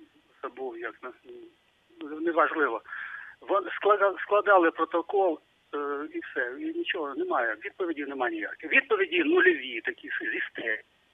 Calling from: Brovary, Kyiv Oblast, Ukraine; Бровари, Київська область.

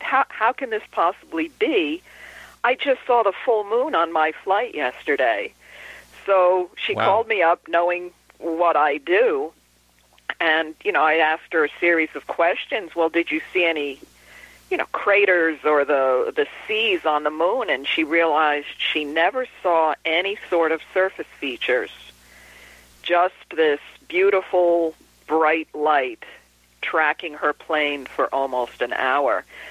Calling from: New York, United States; from New York.

